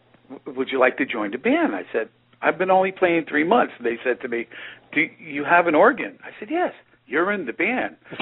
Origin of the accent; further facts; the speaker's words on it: New Haven, Connecticut, United States; We grew up from in New Haven, Connecticut, which is a very multicultural city, and you have all sorts of music.